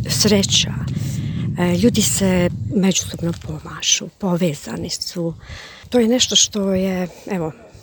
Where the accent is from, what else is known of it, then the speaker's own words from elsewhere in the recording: Slavonia, Croatia; dolazim iz Slavonije.